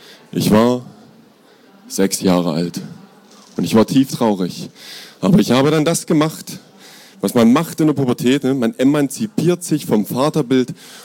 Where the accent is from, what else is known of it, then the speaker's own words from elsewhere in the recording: Pirna, Saxony, Germany; born there; ich bin 82 in Pirna in der Sächsischen Schweiz geboren